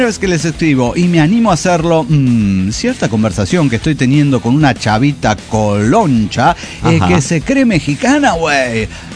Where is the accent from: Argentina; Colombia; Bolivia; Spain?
Argentina; Córdoba; continúo ahora que estoy en Córdoba Capital, mi ciudad natal.